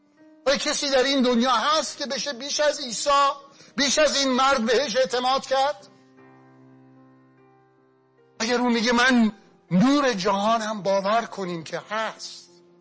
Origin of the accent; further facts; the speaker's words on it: Iran; میخوام تو این شب ظلمانی به عنوان یه ایرانی میخوام بیای قلب من یکی رو روشن کنی